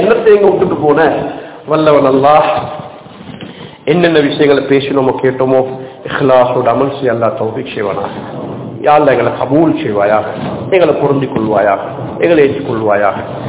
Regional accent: Sri Lanka; நான் ஒரு ஸ்ரீலங்கன், நான் ஒரு லாங்கி, நான் ஒரு இலங்கைவாதி, இந்த இந்த நாட்டு இந்த மண்ணினுடைய பிரஜை

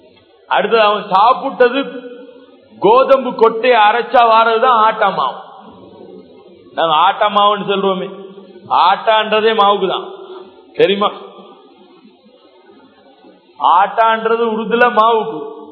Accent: Sri Lanka; now in Pakistan; நாங்க ஸ்ரீலங்கன்ஸ் 2 பேர், பாகிஸ்தானியல் மத்தவங்க.

